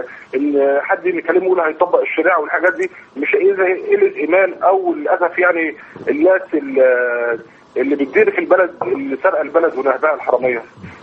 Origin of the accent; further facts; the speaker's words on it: Egypt; ان احنا بلدنا مصر تنهض وتقوم